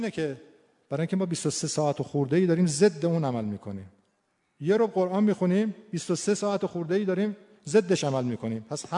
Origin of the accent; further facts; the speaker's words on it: Iran; آخرش ما ایرانی هستیم.